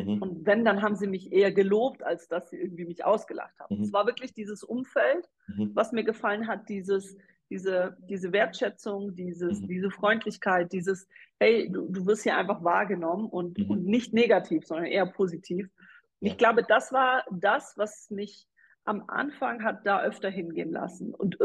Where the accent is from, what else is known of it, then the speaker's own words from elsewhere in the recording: Ulm, Baden-Württemberg, Germany; bin mittlerweile 38 Jahre alt, lebe wieder nach 6 Jahren in meiner Heimatstadt in Ulm im Süden in Deutschland.